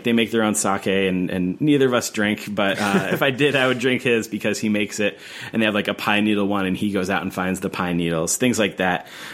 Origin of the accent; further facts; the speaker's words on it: New Haven, Connecticut, United States; I'm from New Haven, so you notice there's a lot of New Haven spots on the list.